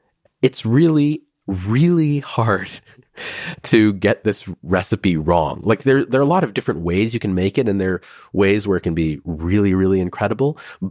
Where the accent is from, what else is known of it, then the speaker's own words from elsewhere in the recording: Maharashtra, India; My family is Marathi. We're from Maharashtra.